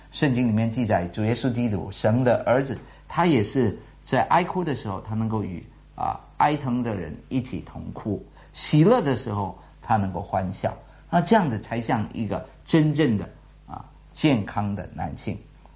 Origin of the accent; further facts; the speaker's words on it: China; 感觉这件事情对我们中国人来说是一个很不容易掌握也更不容易去表达的一件事情